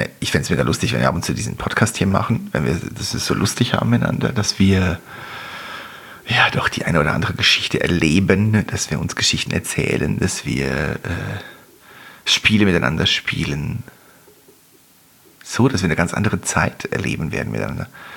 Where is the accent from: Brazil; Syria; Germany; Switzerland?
Switzerland; Visp, Valais; ich bin zwar in Visp aufgewachsen und da ist nichts passiert